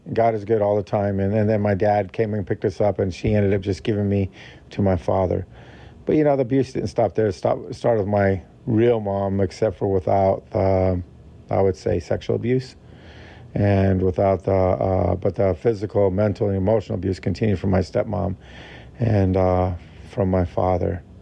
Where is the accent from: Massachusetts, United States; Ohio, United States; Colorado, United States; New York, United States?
Colorado, United States; born there; or my life when I was born in Colorado?